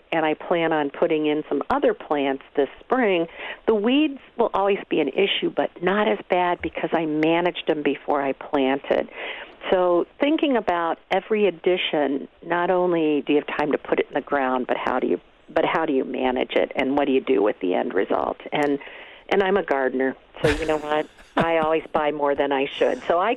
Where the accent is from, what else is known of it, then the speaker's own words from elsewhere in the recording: Ohio, United States; Oh, and you know, I grew up in Ohio and moved here